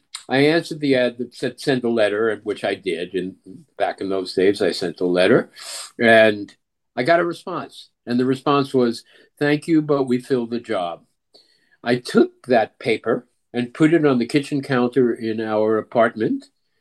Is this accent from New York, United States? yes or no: yes; Brooklyn, New York, United States; I'm born and bred in Brooklyn, New York. Really, a long time ago.